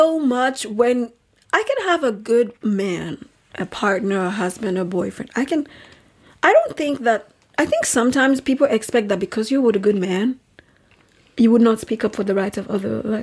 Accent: Nigeria; I think the response they expect me to give as a Nigerian girl speaking to a Nigerian man who needs you to look at me as wife material is, oh my God, no, I could never be all those feminists.

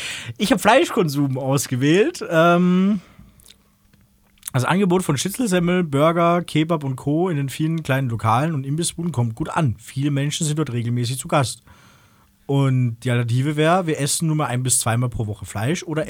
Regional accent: Graz, Styria, Austria; Ich bin in Graz aufgewachsen, muss ich dazu sagen.

